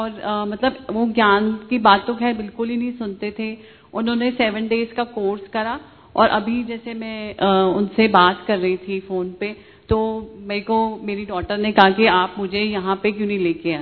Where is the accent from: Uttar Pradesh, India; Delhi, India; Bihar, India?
Delhi, India; क्योंकि पले बड़े ही दिल्ली में हैं तो इतना फैलाव था फ्रेंड्स का, रिलेटिव्स का